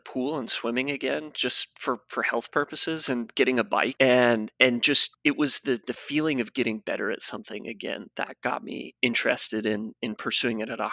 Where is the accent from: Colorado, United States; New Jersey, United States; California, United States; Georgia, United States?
Colorado, United States; Vail; And I grew up in Vail, Colorado, which has a very high output of Olympic medalists from winter sports, skiers.